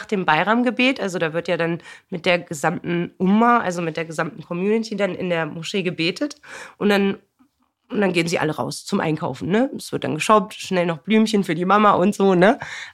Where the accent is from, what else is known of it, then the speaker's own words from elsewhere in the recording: Harz, Germany; Bei uns, ich komme aus dem Harz.